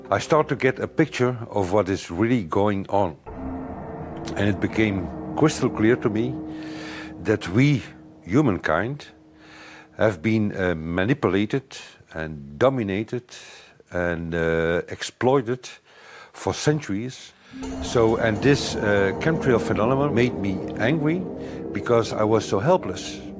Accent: Belgium; I'm from Belgium. I'm 54 years old.

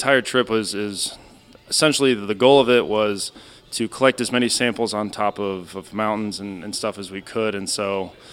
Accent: Edwardsville, Illinois, United States; also born or lived in Oklahoma / South Dakota / Iowa; So I was a military baby, so I bounced around. I was born in Oklahoma, moved to South Dakota, to Iowa. When I was in sixth grade, I moved to Edwardsville, and so went to middle school and high school there.

